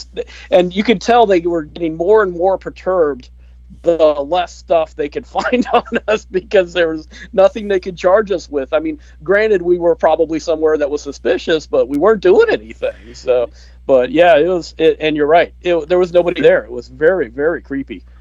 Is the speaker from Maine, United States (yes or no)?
no; Florida, United States; Two of the guys were from the Midwest, and I'm from Florida, so I'm not accustomed to seeing that place empty.